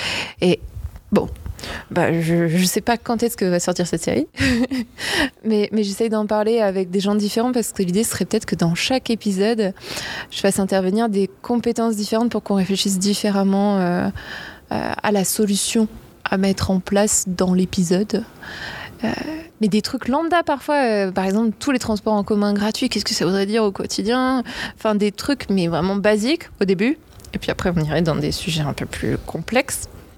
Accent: Paris, Île-de-France, France; Bon, je suis parisienne

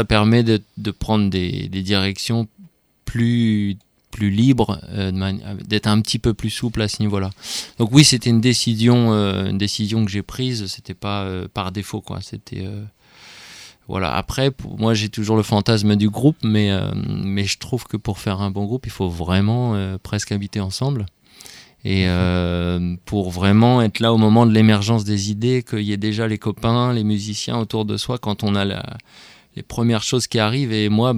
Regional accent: Lens, Hauts-de-France, France; moved away; j'avais quitté Lens, là où je suis né, où j'ai passé les 20 premières années de ma vie. Je m'étais retrouvé à Rennes

